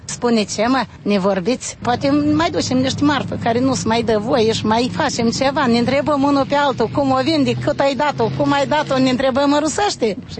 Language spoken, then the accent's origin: Romanian; Moldova; Suntem moldoveni exact ca dânsii. Vorbim aceeași limbă, ne înțelegem cu ei. Poate noi nu vorbim corect limba română.